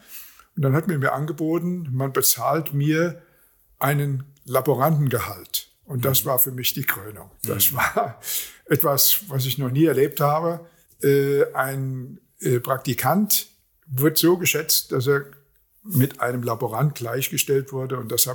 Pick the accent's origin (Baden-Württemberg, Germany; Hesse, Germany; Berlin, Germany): Hesse, Germany; Giessen; Darmstadt ist nicht allzu weit weg von meiner Heimatstadt, Gießen.